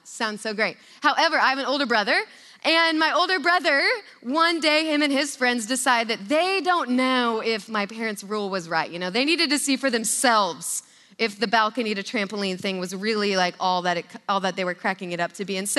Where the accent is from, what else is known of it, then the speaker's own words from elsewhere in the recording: Stillwater, Oklahoma, United States; But I grew up in Stillwater, Oklahoma, and at that time, there was not a lot of things to do for fun.